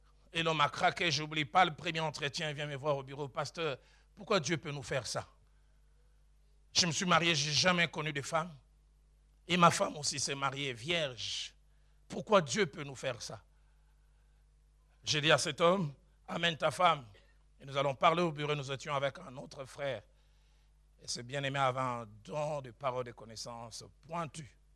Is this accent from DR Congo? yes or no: yes; Kinshasa, DR Congo; Chez nous, à Kinshasa, on dit l'eau qui a été utilisée pour laver un chien.